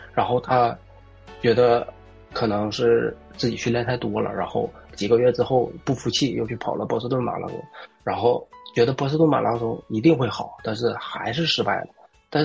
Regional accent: Northeast China, China; 包括我是东北人嘛，包括当年我父母在我这个年龄可能再大一点的时候，面临东北的下岗

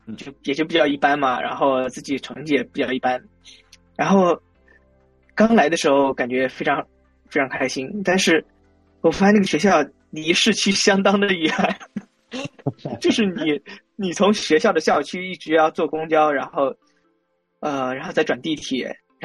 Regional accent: Shanxi, China; 是来自山西的，然后山西人，然后，因为当时，就我们山西人其实去北京的非常非常多

